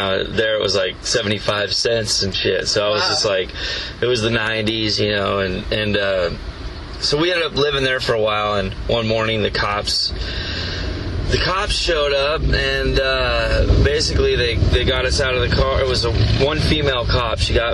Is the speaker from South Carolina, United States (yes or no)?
no; Richland, Washington, United States; born there; Eastern Washington, it's like the desert town called Richland.